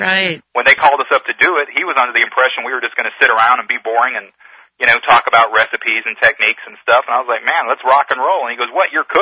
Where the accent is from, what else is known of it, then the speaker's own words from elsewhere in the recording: Texas, United States; You know, I'm from Texas. It's in the 80s down home, and I'm up here, you know, in snow and ice.